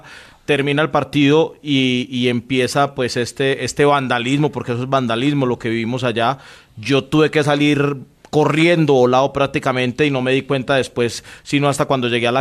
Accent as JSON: {"language": "Spanish", "region": "Antioquia", "country": "Colombia", "said": "me duele como amante del fútbol y como paisa que soy"}